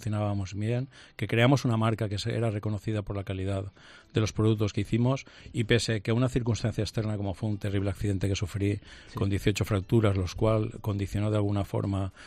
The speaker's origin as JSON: {"language": "Spanish", "region": "Valencian Community", "country": "Spain", "said": "Yo soy valenciano"}